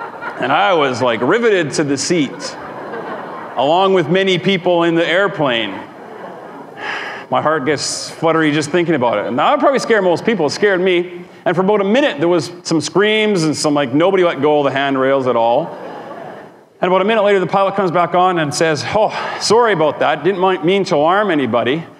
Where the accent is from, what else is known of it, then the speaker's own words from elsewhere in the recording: Edmonton, Alberta, Canada; Again, I'm from Edmonton, Alberta. It's about 1 million people.